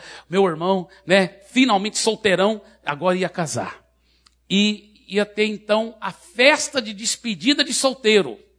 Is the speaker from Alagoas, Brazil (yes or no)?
no; Minas Gerais, Brazil; Ele realmente é de Minas Gerais, eu também sou mineiro.